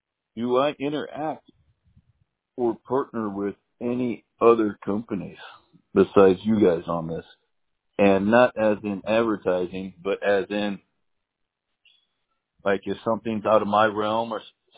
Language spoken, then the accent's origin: English; Michigan, United States; I'm originally from Michigan. I had to adapt.